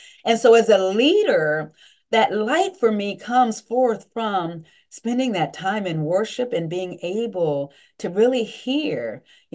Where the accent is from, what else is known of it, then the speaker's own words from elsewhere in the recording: United States; I grew up in the Western Pennsylvania, Eastern Ohio region of the country. It's 95% white.